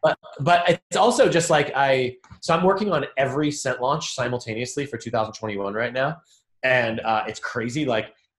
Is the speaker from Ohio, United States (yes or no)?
no; Boston, Massachusetts, United States; You know, Kavi's from Jersey, I'm from Boston.